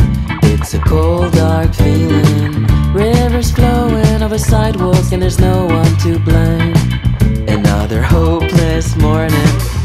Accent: Paris, Île-de-France, France; on se dit on a quand même de la chance d'être parisien.

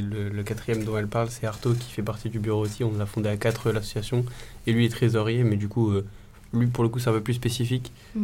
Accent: Morocco; Moi par exemple je viens du Maroc

